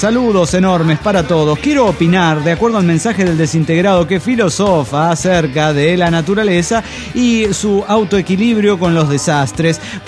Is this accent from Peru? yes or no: no; Ciudad Juárez, Chihuahua, Mexico; de Ciudad Juárez, Chihuahua, México.